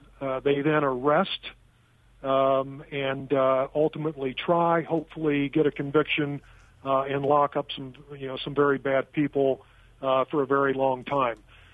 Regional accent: Cape Girardeau, Missouri, United States; I was a local police officer for 4 years in my hometown of Cape Girardeau, Missouri

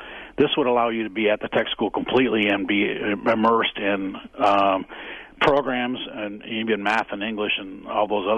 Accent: Caledonia, Wisconsin, United States; I'm not from Racine. I'm from Caledonia.

